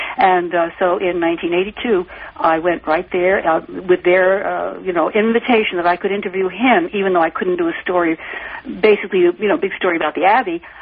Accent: Albany, New York, United States; when I was a college student at the College of St. Rose in Albany, New York, my hometown.

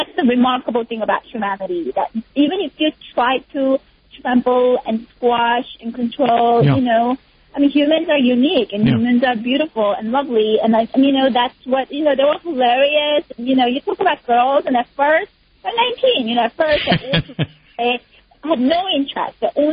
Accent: United States; And I'm American, you know?

